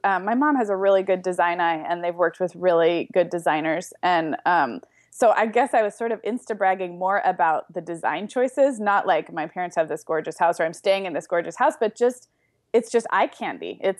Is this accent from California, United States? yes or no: yes; Santa Barbara, California, United States; we drove up to Santa Barbara, which is where I grew up, where my parents have just finished the house that they built.